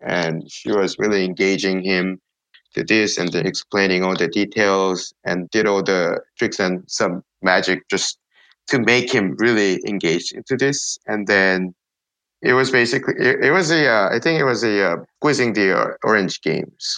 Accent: South Korea; I grew up in South Korea in '80s, and it was not the same country even.

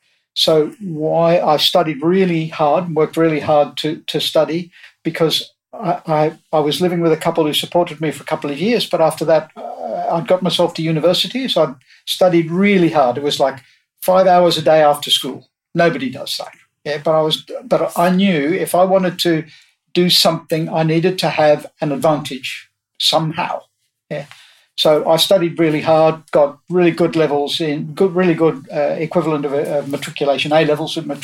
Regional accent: Australia; But I got involved with a lad who bought a UK car and brought it to Australia, where I grew up in Australia

